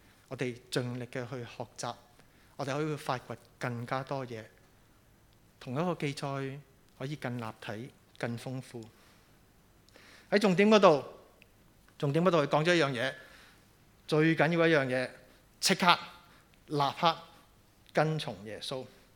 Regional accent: Hong Kong; 我们香港人，我们自小到大讲广东话，识中文，这些不是英文，也不是那些原文，希伯来文、希列文，那些我全部都不识，我只是识中文

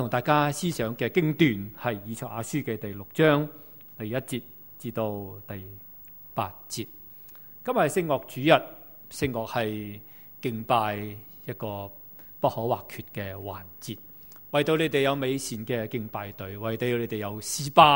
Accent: Hong Kong; 以致作为香港人活在此时此际的香港

